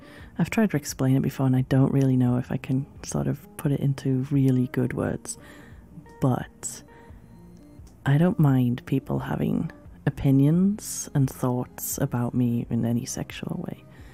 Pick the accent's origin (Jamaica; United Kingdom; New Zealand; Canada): United Kingdom; England; As an English person, we are incredibly tribal with our accents. And there are some accents that even just from England would turn me off intensely.